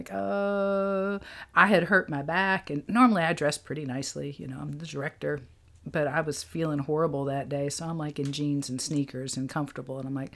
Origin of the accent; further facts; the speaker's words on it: England, United Kingdom; I'm English. So, yes, Monty Python was a large part of my childhood. The BBC.